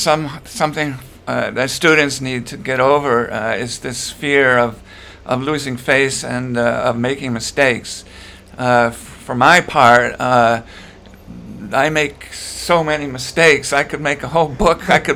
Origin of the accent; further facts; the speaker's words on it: Boston, Massachusetts, United States; now in China; Okay, because I'm from Boston, I'm from the East Coast, and we don't have much agricultural land.